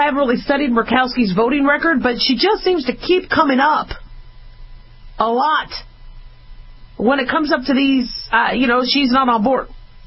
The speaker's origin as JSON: {"language": "English", "region": "Nevada", "country": "United States", "said": "I come from Nevada."}